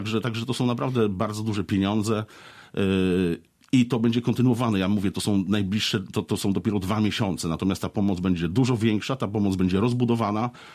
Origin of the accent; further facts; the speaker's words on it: Gorzów Wielkopolski, Lubusz Voivodeship, Poland; jestem rodowitym gorzowianinem